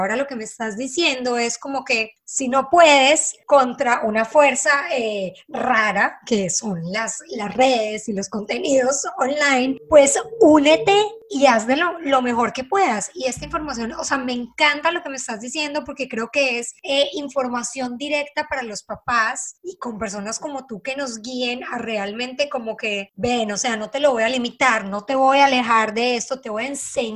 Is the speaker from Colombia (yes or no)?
yes; Colombia; Las dos somos colombianísimas. Bueno, yo soy bastante.